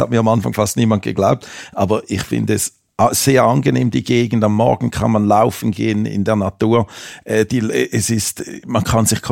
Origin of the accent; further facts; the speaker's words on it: Switzerland; ich bin ja aus der Schweiz, ich mag Berge, ich mag Seen